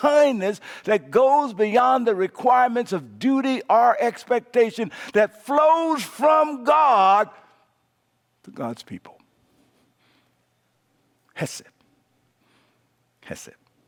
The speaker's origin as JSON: {"language": "English", "region": "the South", "country": "United States", "tie": "born or raised there", "said": "I grew up in the South and in the rural."}